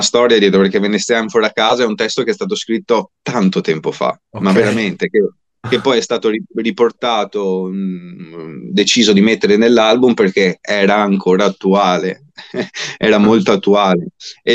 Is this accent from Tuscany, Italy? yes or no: no; Venice, Veneto, Italy; Sì, siamo veneziani, ma insomma, dobbiamo anche meritarcelo